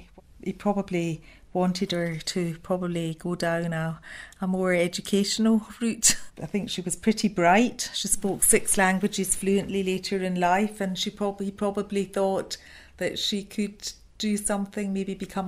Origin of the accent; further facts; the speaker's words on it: Prague, Czechia; They settled in Prague, and I was born in September 1921. We lived in the centre of the town in a small flat for 7 or 8 years.